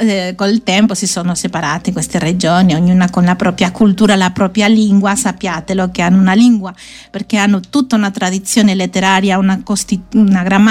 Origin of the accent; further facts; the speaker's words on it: Aragon, Spain; vi devo dire che l'origine è stata un Aragona, della mia terra, no?